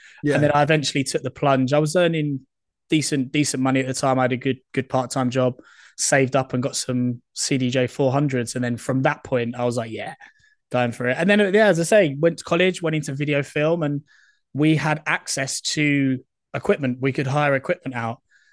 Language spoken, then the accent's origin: English; East of England, United Kingdom; I was playing the under 18 circuit where I grew up in Essex.